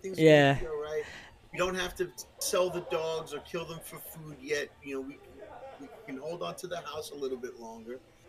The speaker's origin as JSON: {"language": "English", "town": "Brooklyn", "region": "New York", "country": "United States", "tie": "born or raised there", "accent": "Brooklyn", "said": "Yeah, Brooklyn, New York. That's pretty much where I was born and raised for the first 12 years of my life, and then we moved upstate New York"}